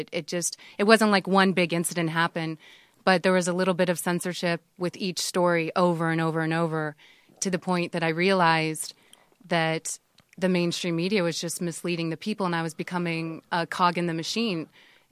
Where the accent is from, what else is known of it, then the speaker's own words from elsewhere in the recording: Midwest, United States; Because I grew up in the Midwest, Joe, and we were fed, talk about propaganda.